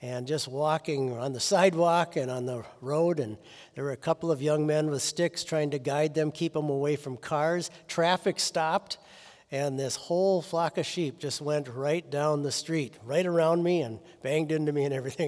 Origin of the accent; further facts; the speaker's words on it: United States; It was very unusual for me as an American to see something like that.